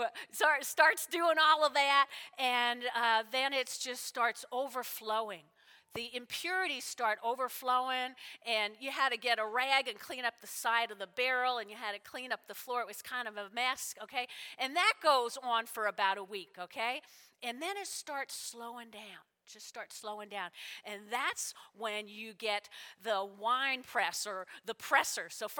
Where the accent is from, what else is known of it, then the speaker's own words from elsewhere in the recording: New Jersey, United States; I grew up in North Jersey, and I grew up with a lot of Italians.